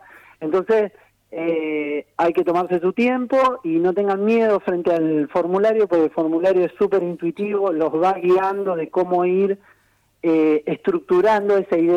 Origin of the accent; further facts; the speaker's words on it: Rufino, Santa Fe, Argentina; yo soy de Rufino, es decir, la localidad más al sur de la provincia, más austral de la provincia, soy yo